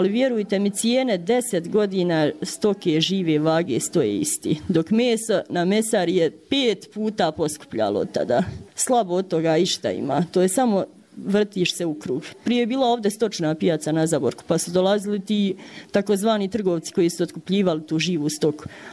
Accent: Čajniče, Republika Srpska, Bosnia & Herzegovina; ja sam iz jednog sela isto koje je blizu Čajnića, ali išla sam, rođena sam u Čajnić, išla sam u školu u Čajnić, inače sam tamo više vremena provela nego na tom selu gdje sam rođena.

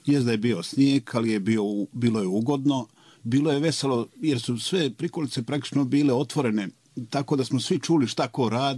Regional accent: Livno, Federation of Bosnia and Herzegovina, Bosnia & Herzegovina; moved away as an adult; now in Banja Luka, Bosnia and Herzegovina; Ja sam došao iz Livna u Banja Luku na studije

